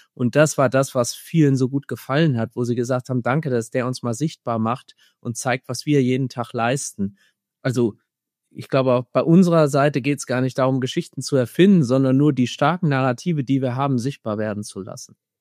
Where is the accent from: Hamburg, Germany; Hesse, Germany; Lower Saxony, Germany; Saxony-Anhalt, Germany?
Hesse, Germany; Ich komme ja aus dem Main-Kinzig-Kreis.